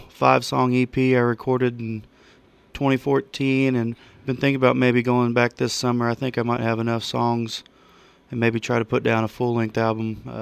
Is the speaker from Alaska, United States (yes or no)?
no; Welch, Oklahoma, United States; I was born here in Coffeyville, raised in Welch, graduated from Welch. Now I currently work for Union Pacific here out of Coffeyville.